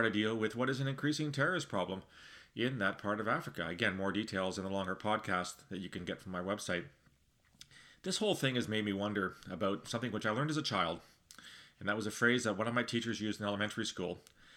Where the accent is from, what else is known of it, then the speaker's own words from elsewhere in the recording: Canada; speaking as a Canadian